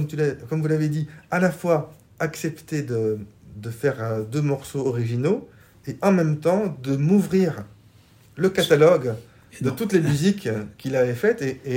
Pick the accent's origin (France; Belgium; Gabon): Belgium; Brussels, Brussels-Capital Region; Donc moi, je suis belge, bien évidemment, et Jonathan vivait à Bruxelles, au même moment que moi, quand on était tous les deux enfants.